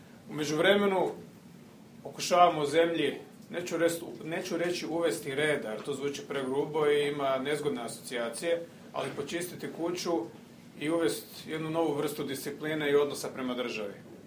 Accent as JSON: {"language": "Croatian", "country": "Croatia", "said": "Hrvatska je mala zemlja, Hrvatska je najraznolikija nacija u Europi. Ja to kao Hrvat naprosto vidim."}